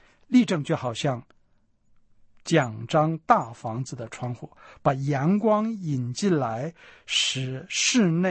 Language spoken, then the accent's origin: Chinese; China; 坦白说，我们中国人呢，在这方面是很进步的。